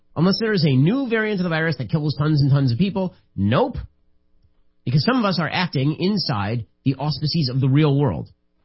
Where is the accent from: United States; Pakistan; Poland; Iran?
United States; Florida; Not in my home state of Florida. So I'm in New Jersey right now.